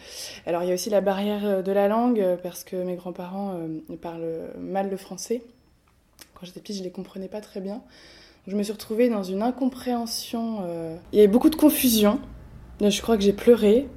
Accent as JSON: {"language": "French", "country": "France", "tie": "born or raised there", "said": "j'ai 26 ans. Je suis psychologue et je suis une femme, une jeune femme française. J'ai grandi en France. Ma maman est née au Maroc. Et elle est arrivée en France dans les années 70 avec sa famille."}